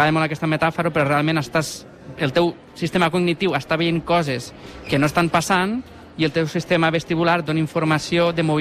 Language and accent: Catalan; Mollerussa, Catalonia, Spain; som de Mollerussa, de poble